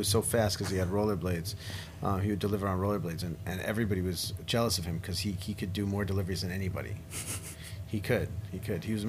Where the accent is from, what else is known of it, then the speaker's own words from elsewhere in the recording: New York, United States; He grew up on 87th and 2nd, and I grew up on 83rd and 1st, and we'd meet in the middle.